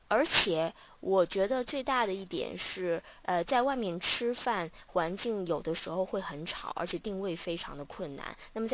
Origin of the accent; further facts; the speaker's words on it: China; 作为一个中国人，我们在小学的时候就学过很多鲁迅的小说